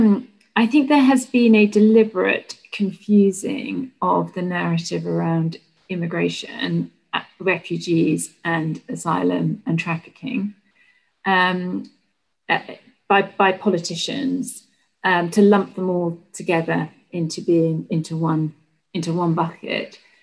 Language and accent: English; United Kingdom; You know, we are people who, you know, one of our values as British people, one of your values as Americans is actually to be a place where those in need can come and seek refuge.